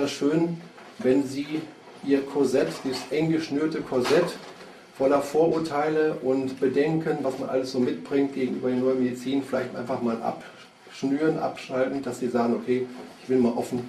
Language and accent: German; Hösbach, Bavaria, Germany; Ich komme aus Hösbach und bin Gesundheitsberater der neuen Medizin.